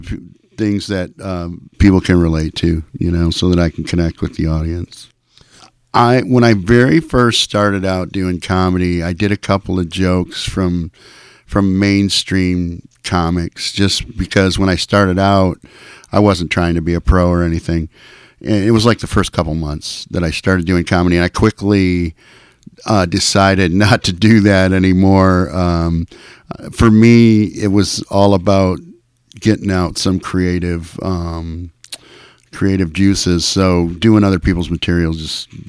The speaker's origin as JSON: {"language": "English", "region": "Michigan", "country": "United States", "tie": "born or raised there", "also_born_or_lived": "California / Seattle", "moved": "as an adult", "lives_now": "Eugene, United States", "said": "No, I'm another transplant here in Oregon. I was born near Detroit, Michigan, and that's where I grew up."}